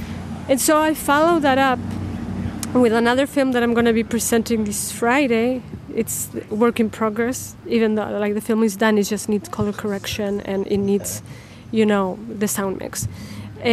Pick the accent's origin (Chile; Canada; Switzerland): Chile; English is a second language; now in United States; I'm an immigrant. I'm from Chile originally. Mm-hmm. And I've been living in the Midwest the better part of 25 years.